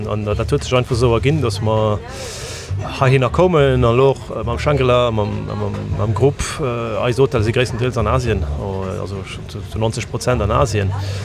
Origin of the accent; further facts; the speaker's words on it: Diekirch, Luxembourg; moved away; Ich bin von Dickrich. Ich bin noch hier rausgegangen und hier in den Schulgang, ja, bis ich dann eben in Deutschland gegangen bin.